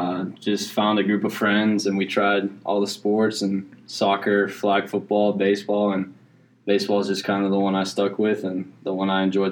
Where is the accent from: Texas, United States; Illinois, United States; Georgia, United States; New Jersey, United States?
Texas, United States; I'm a Texan.